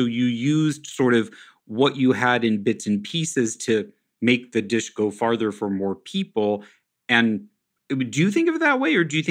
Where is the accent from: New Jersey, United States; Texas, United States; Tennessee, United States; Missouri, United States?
Missouri, United States; Kansas City; I grew up in Kansas City